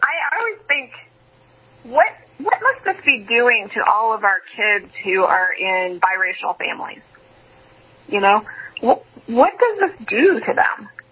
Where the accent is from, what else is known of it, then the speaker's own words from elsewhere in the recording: Midwest, United States; now in Southern California, United States; I'm a Midwesterner. Transplanted into the Southern California.